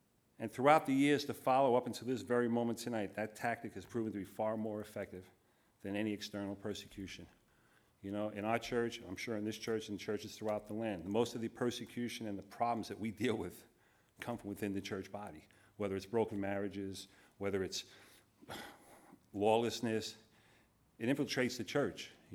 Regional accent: Brooklyn, New York, United States; Isn't that funny? I'm from Brooklyn, so forget about it.

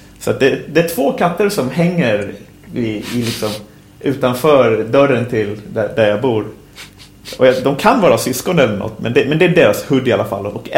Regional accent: Tel Aviv, Tel Aviv District, Israel; Men sen när jag kom till mina hemtrakter nu, så the real Tel Aviv

